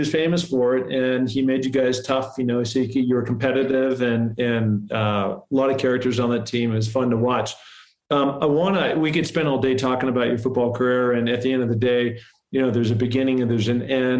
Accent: Seattle, Washington, United States; I'm from Seattle, and we were so excited because this was our first NFL franchise that was launching in the city

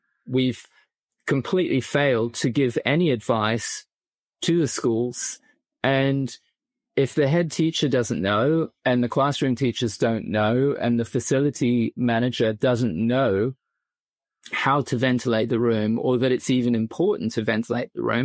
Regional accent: New Zealand; also born or lived in Australia; You know, years ago, I lived in Australia. I grew up in New Zealand

